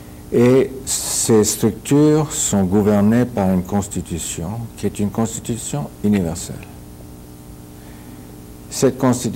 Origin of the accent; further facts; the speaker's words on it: Switzerland; born there; also born or lived in Africa / United States; Puisque je suis né en Suisse